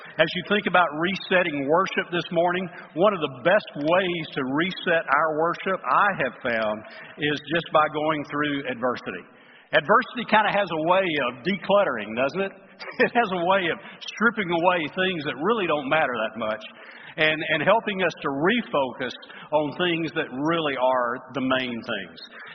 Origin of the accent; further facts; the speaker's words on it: Alabama, United States; now in Texas, United States; I'm from Texas, but I was born and raised in Alabama, so it's good to be home.